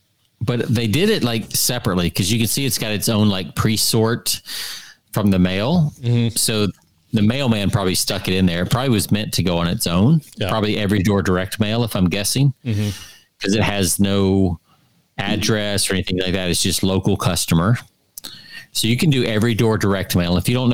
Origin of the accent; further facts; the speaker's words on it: Georgia, United States; when we grew up in Georgia, Jonathan, where you could just throw stuff in the back half of the acreage